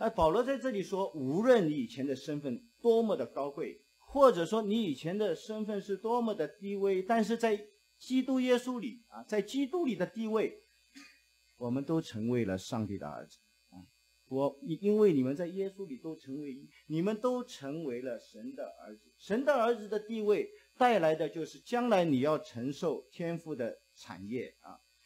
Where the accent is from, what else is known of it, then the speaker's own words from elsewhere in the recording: China; 我们中国人不会这么做啊，中国人通常要等老子死了以后才分给你们啊。